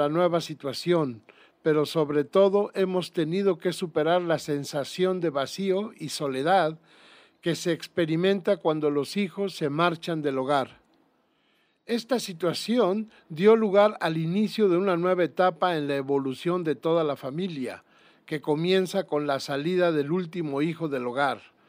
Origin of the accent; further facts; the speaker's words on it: Mexico; Nuestra formación de machos mexicanos no nos permite mostrarnos tan sensibles